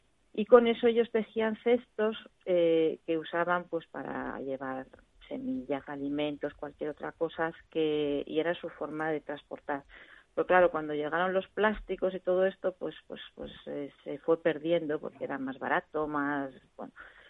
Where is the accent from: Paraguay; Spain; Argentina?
Spain; moved away; Aprovechando que soy española, pues lo traía para acá.